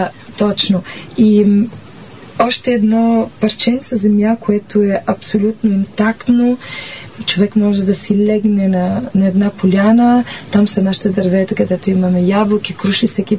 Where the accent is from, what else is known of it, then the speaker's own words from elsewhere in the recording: Rome, Lazio, Italy; Аз тъй като идвам от Рим и където нямах много възможността да живея в природата